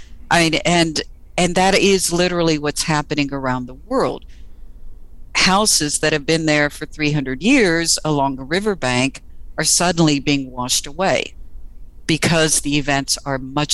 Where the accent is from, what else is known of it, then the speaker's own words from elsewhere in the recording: Texas, United States; I mean, I'm from Texas. I know what a heavy rain is, these big tropical thunderstorms.